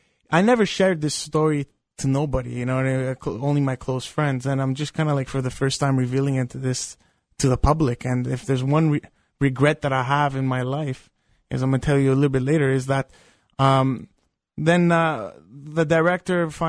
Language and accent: English; Canada; This is part of being a Canadian athlete